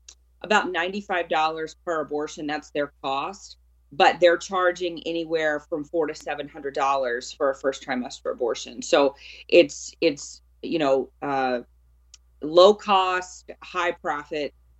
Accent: Louisiana, United States; I grew up in South Louisiana. There were no abortion clinics anywhere around us, no Planned Parenthoods.

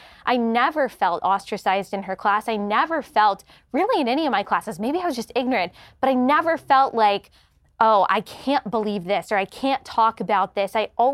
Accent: Dallas, Texas, United States; Because I grew up in the Bible Belt in Dallas, and I went to a Christian school, kindergarten through 12th grade.

